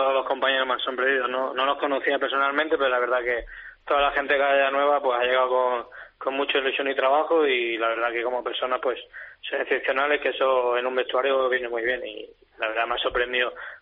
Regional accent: Manresa, Catalonia, Spain; now in Tenerife, Spain; soy de Manresa, mi ciudad

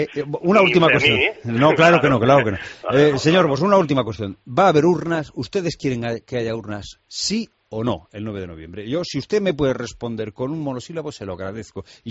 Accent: Spain; usted me representa a mí como ciudadano español

